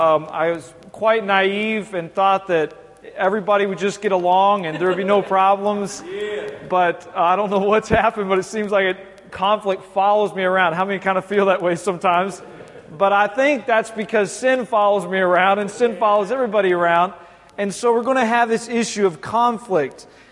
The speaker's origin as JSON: {"language": "English", "region": "Ohio", "country": "United States", "lives_now": "Derry, United Kingdom", "said": "so I'm originally from Ohio, and I've been living in Northern Ireland, the city of Derry"}